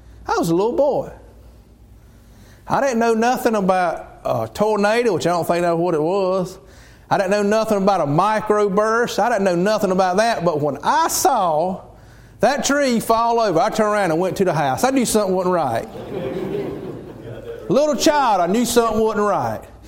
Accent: Liesville, North Carolina, United States; I remember when I was a little boy, and I was raised up on Main Street, Liesville, North Carolina.

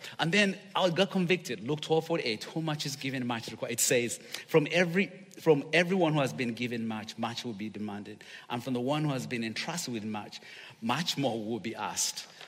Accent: Uganda; now in United States; yes, I'm from Uganda, but today I'm representing the little ones in Cambodia that you love so much.

